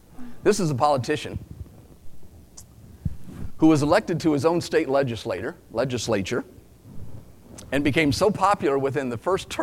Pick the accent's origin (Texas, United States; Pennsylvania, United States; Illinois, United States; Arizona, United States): Illinois, United States; Lincoln; Now, y'all need to know I'm from Lincoln. I'm from Illinois, land of Lincoln, right?